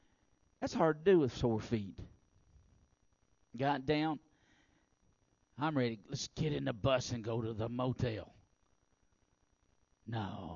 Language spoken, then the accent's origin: English; Kentucky, United States; And I thought, I'm from Kentucky, and there is no way that I'm getting off this plane being from Kentucky and being barefoot.